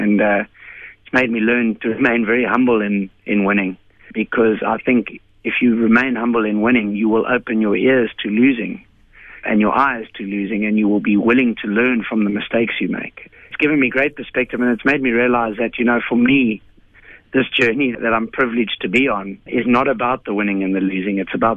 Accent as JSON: {"language": "English", "country": "South Africa", "said": "as a South African"}